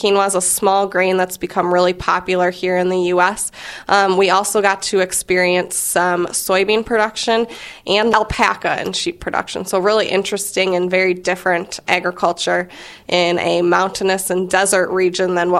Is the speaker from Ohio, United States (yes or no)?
no; Black Earth, Wisconsin, United States; I grew up in Black Earth, Wisconsin, just west of Madison on a hobby farm